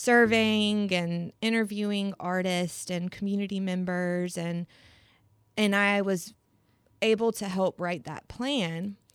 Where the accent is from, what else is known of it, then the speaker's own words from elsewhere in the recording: South Carolina, United States; I grew up in Florence County, and so I know how much it lacks cultural experiences.